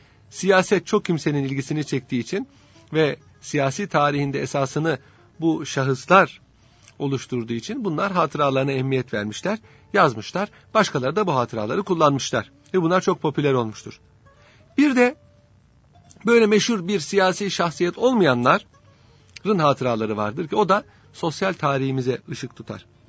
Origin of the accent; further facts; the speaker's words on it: Istanbul, Turkey; Yedi kulede birbirine bitişik üç ahşap evden birinde, ortadakinde dünyaya geldim. Çocukluğum da İstanbul'un bu güzel semtinde geçti.